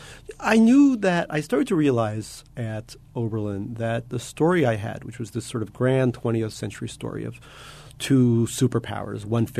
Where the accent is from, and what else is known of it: Russia; born or raised there; now in United States